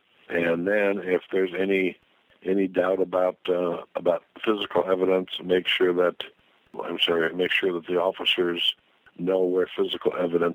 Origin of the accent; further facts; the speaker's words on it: Washington, United States; a lot of states, in fact, my home state of Washington has this law that you cannot verbally record somebody unless they know that they're being recorded.